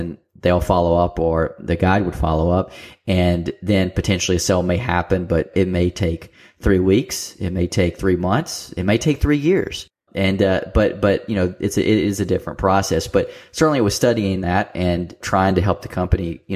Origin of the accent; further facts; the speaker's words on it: Mississippi, United States; I mean, I grew up in Mississippi and we don't sell a lot of timeshares in Mississippi.